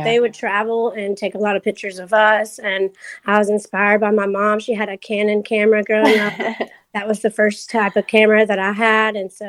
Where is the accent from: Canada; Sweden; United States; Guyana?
United States; Georgia; Well, I grew up in South Georgia, so there wasn't a lot of like heavy fashion or anything.